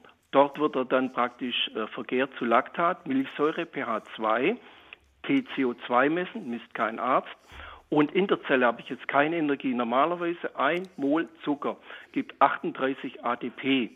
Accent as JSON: {"language": "German", "region": "Baden-Württemberg", "country": "Germany", "lives_now": "Pinneberg, Germany", "said": "Grüß Gott, ich bin Schwabe und Zahnarzt."}